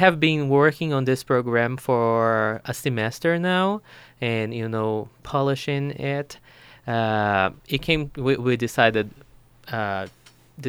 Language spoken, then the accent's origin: English; Brazil; Yes, I'm from Brazil.